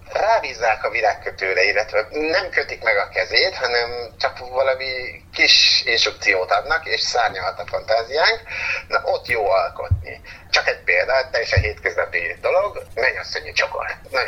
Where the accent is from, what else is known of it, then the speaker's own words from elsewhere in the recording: Hódmezővásárhely, Csongrád-Csanád, Hungary; én ide születtem, és akkor maradtam is itt van a családom, úgyhogy mikor gyakornok voltam, laktam én Londonban is, meg Amsterdamban is, de nem az én világom ezek a nagyvárosok.